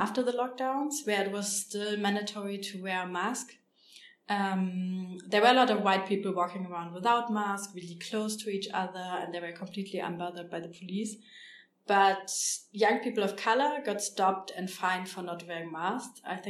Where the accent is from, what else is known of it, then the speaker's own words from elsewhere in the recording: Germany; also born or lived in Austria; I grew up in Germany, but also in Austria